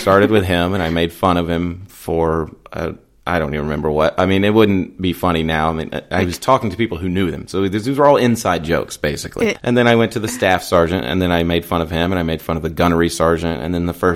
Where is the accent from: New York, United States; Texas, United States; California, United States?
Texas, United States; I mean, I'm from Southeast Texas where it's beautiful sometimes.